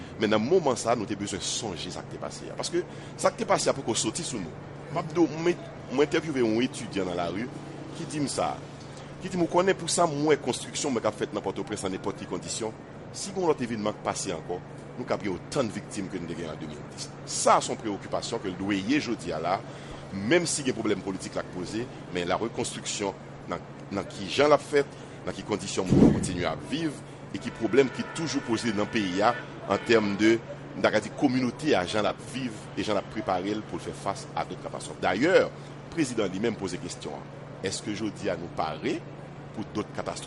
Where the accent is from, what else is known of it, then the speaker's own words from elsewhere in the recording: Haiti; Mais en tant qu'haïtien, moi, j'étais mal à l'aise.